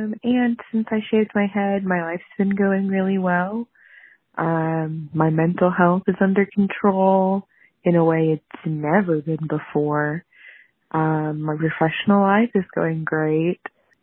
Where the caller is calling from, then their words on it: Oklahoma, United States; I'm from Oklahoma.